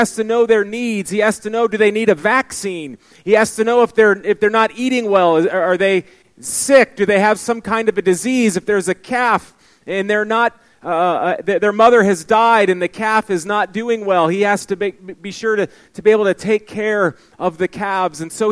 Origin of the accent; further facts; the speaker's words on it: Texas, United States; now in Minnesota, United States; Well, I mentioned that I'm from Minnesota, but I haven't always lived in Minnesota. I actually grew up in Texas.